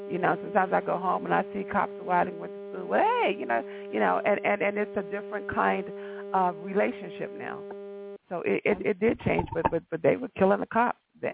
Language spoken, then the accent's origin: English; Washington, District of Columbia, United States; You know, I'm from Washington, D.C., and I was talking to a girlfriend of mine earlier this week